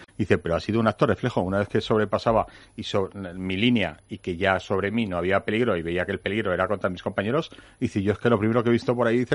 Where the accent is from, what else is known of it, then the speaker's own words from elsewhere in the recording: Spain; te doy las gracias como español